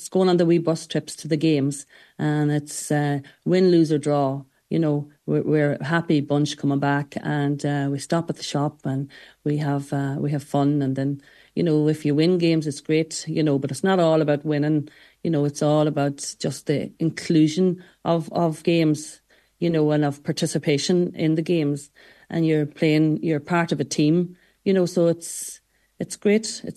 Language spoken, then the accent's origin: English; Connacht, Ireland; I suppose I'm from Mayo, a place called Carrigmore-Lacan, and it was just the backbone of our village at home was the GAA. So I was brought up in that culture